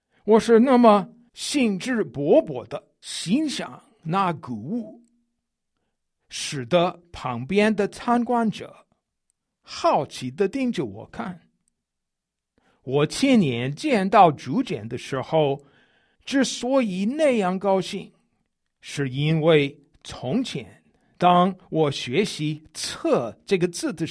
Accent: United States; Chinese is a second language; 身为美国人的我，认为汉字很好玩，很奥妙。

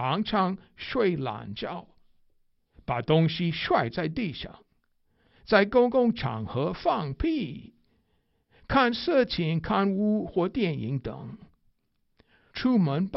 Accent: United States; Chinese is a second language; 因为我是美国人，而且美国人很重视口气新鲜

